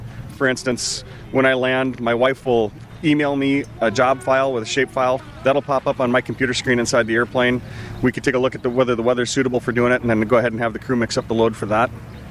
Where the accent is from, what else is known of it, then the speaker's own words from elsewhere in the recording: Wisconsin, United States; I'm an operator from Wisconsin, and I fly fixed-wing aircraft there in Wisconsin.